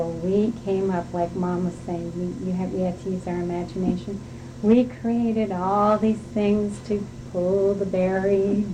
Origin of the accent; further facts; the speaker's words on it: Afognak, Alaska, United States; also born or lived in Kodiak; In 1952, June 14th, 1952, and was raised on Afognak Island in the village of Afognak.